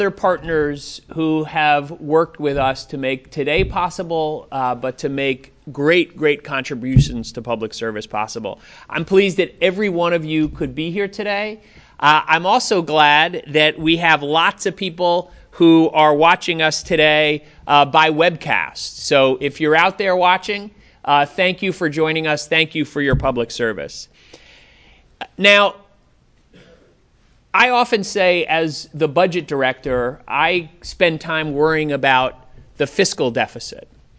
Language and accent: English; New York City, New York, United States; I grew up in New York City in the 1960s and 1970s when, frankly, we thought our cities were falling apart.